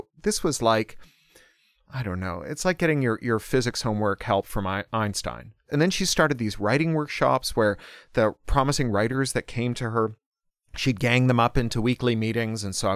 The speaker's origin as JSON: {"language": "English", "town": "Toronto", "region": "Ontario", "country": "Canada", "tie": "born or raised there", "said": "I grew up specifically in Toronto in the 1980s"}